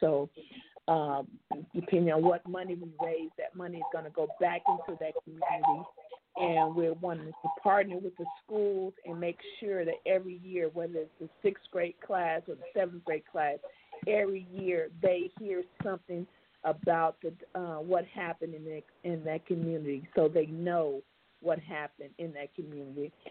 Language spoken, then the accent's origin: English; Morrison, Arkansas, United States; born there; I was born in Morrison, Arkansas, and I didn't really know anything about Black Wall Street.